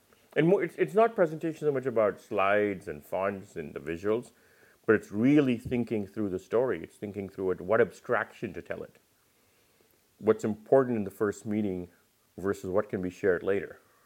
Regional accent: Delhi, India; born there; also born or lived in Khartoum, Sudan / Kano, Nigeria / Meerut, India; I was born in Delhi, went to Khartoum, Sudan when I was 4, Kano, Nigeria when I was 10, and then I went to live in a town called Meerut in northern India when I was 16.

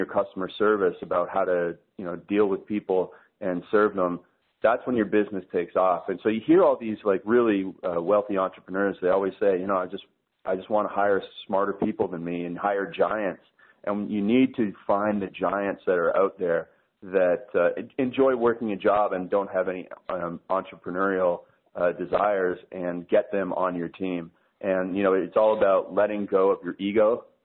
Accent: Canada; My office is actually in Denver. I'm Canadian. I live in Canada, but my business partner lives in Denver.

